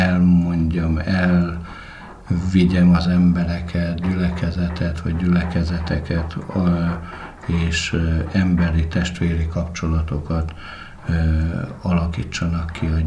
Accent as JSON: {"language": "Hungarian", "town": "Borș", "region": "Bihor", "country": "Romania", "tie": "born or raised there", "also_born_or_lived": "Érkeserű / Oradea / Cluj-Napoca", "moved": "as an adult", "lives_now": "Debrecen, Hungary", "said": "az Érmelléken születtem, Érkeserűben, és innen indult az életem, ott szolgált édesapám. Még az első osztályt ott végeztem, azután kerültünk Bors községbe, ez a határátkelő hely, Nagyvárad mellett. Így Nagyváradon érettségiztem, Kolozsvár, és most Debrecen."}